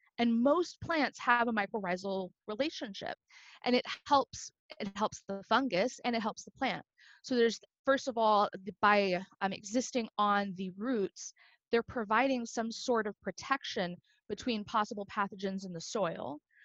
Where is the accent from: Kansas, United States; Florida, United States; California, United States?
California, United States; I'm originally from California